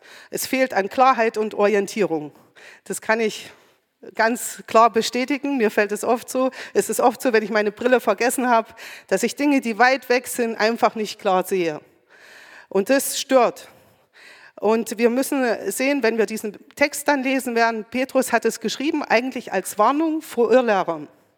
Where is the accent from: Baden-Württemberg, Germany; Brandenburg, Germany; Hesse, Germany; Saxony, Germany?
Saxony, Germany; Hermannsdorf; also born or lived in Annaberg; wurde ja schon mehrfach gesagt. Bin aufgewachsen und geboren hier in Annaberg, aufgewachsen in Hermannsdorf.